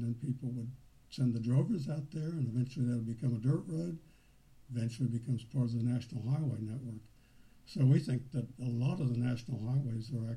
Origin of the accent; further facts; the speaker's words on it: United States; now in United Kingdom; you can tell, obviously, I came from the United States.